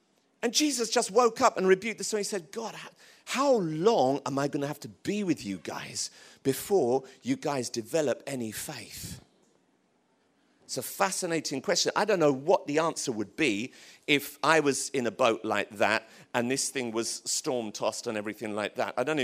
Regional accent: Tottenham, London, United Kingdom; I'm from Tottenham.

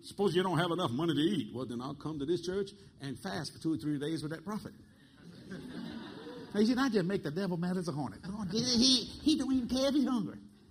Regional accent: New Orleans, Louisiana, United States; We both of them were Catholic people. We're from New Orleans.

